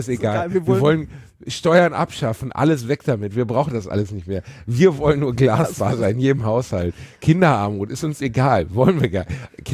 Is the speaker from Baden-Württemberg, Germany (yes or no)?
no; Gelsenkirchen, North Rhine-Westphalia, Germany; ich bin in Gelsenkirchen aufgewachsen